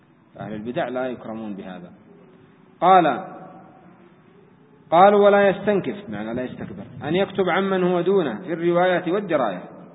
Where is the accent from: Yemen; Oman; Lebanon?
Yemen; إذا عمل فتنة كما هو حاصل عندنا في اليمن